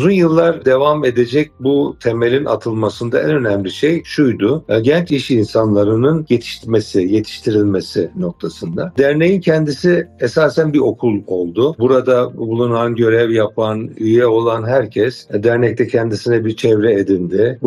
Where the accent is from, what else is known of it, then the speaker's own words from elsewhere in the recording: Gaziantep, Turkey; born there; Gaziantep 1963 doğumluyum.